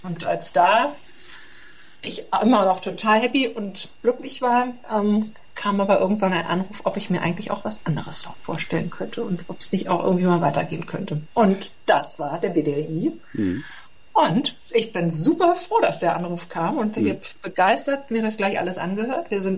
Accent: Hamburg, Germany; ich bin ja in Hamburg geboren und aufgewachsen und habe da auch gearbeitet länger.

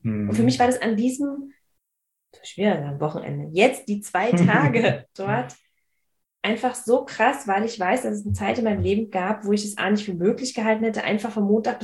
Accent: Berlin, Germany; ich bin in Marzahn aufgewachsen.

